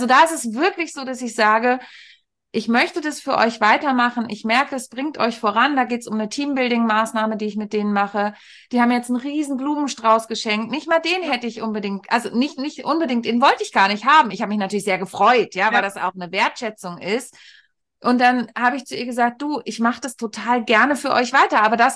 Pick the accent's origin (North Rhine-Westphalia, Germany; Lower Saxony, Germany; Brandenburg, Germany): Lower Saxony, Germany; Ich bin da in der Nähe aufgewachsen, aber ich möchte auch nicht wohnen.